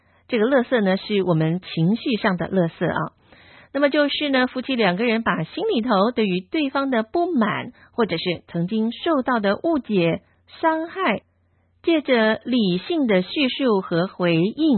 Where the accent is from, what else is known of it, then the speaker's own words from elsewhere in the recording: China; 我们中国人啊，见了面最喜欢说的一句话就是吃饱没？